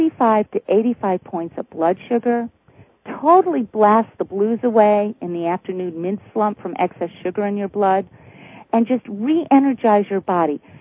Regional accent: Midwest, United States; So I grew up in the Midwest and I saw the hoedown shuffle.

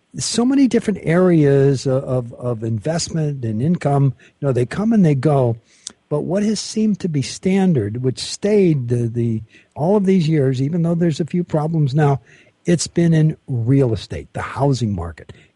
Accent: Bell, California, United States; I'm an old Los Angelino. I was brought up in Los Angeles. And I know you're. Oh, yeah. And by the way, I came from the most famous city in Southern California.

